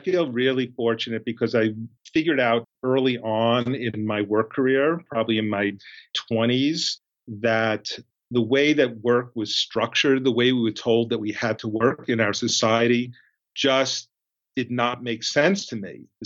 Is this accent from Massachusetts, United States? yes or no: no; Queens, New York, United States; So I grew up in Queens in an apartment building. I mean, it was very Woody Allen-esque, actually